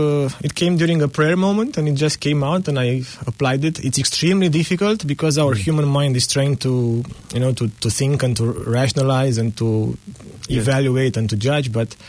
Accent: Romania; English is a second language; I grew up in Romania in in the first years after communism

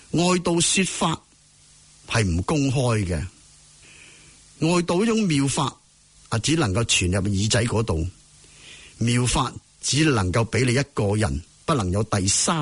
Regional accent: Guangdong, China; 即系我哋广东人

